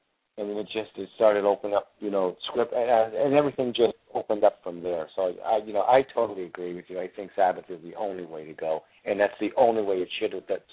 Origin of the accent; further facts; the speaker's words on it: Garfield, United States; it was Jonathan Cahn in my hometown of Garfield.